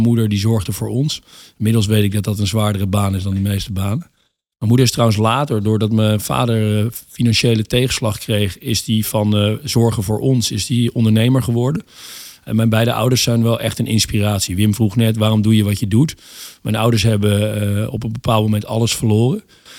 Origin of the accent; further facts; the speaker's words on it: Groningen, Netherlands; also born or lived in Tilburg; Ik ben trouwens geboren in Tilburg, opgegroeid in Groningen.